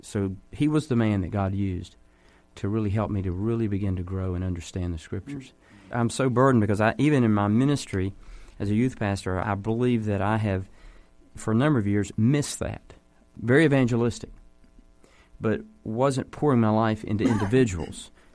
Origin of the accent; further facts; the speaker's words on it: North Carolina, United States; I'm from North Carolina, remember, folks.